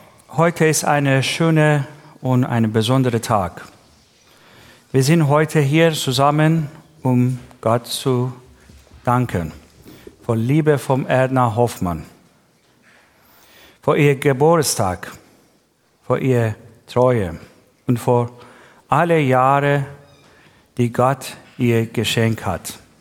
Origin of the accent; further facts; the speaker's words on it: Iran; Für viele Menschen aus dem Iran beginnt jetzt das neue Jahr. Ich komme auch aus dem Iran.